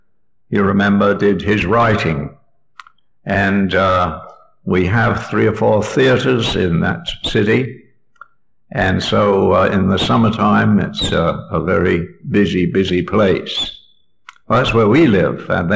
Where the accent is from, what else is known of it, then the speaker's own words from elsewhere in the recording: Ontario, Canada; We come from Ontario. I live just halfway between Detroit and Buffalo